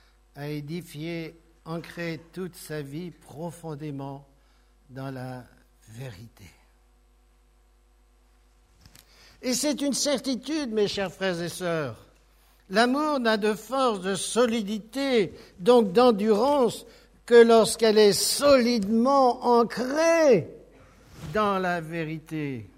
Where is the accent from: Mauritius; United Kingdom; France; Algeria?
France; North; C'est vrai que je suis du Nord, moi.